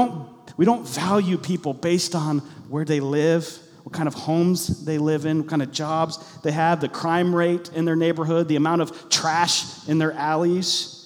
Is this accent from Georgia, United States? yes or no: no; Hilliard, Ohio, United States; And I grew up in out in Hilliard, actually close to West Jeff.